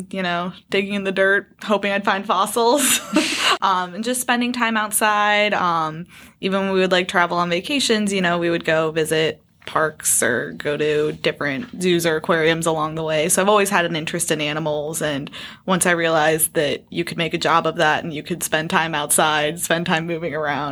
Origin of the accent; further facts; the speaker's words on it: Ohio, United States; Yes, I am. So born and raised in Northeast Ohio.